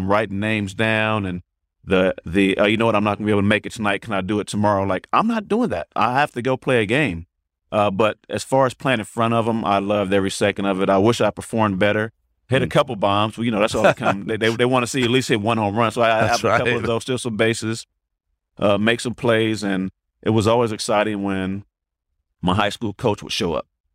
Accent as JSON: {"language": "English", "region": "California", "country": "United States", "said": "but they all knew I'm from the Bay."}